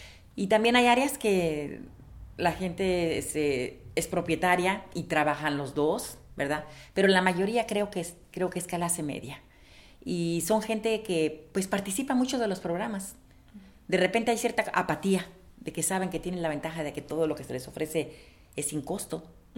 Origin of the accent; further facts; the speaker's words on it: Jalisco, Mexico; born there; also born or lived in Tijuana; Mi fecha de nacimiento es noviembre 21 de 1952 y nací en Jalisco, México.